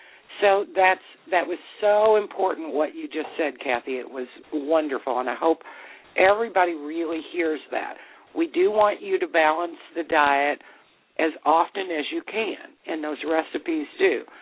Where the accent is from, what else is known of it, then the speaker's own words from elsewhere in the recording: the South, United States; accent: southern; Possible. That's my southern accent.